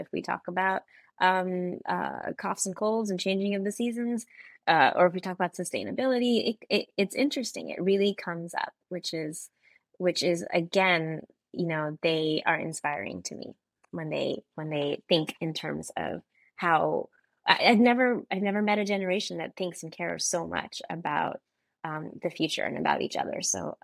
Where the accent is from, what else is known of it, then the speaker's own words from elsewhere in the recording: Kansas City, United States; now in New York, United States; I'm from Kansas City, so I'm a fellow Midwesterner.